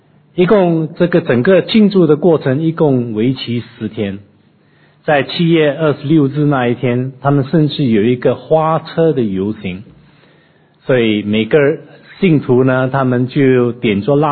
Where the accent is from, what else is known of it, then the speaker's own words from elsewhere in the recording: Bukit Mertajam, Penang, Malaysia; 我来自槟城州的一个小镇叫做大三角，我最近刚刚回去再回来